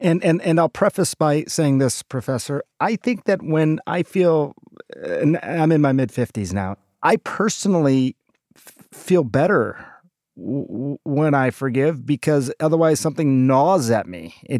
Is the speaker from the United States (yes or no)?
no; India; It's not always easy, I grew up, I'm Indian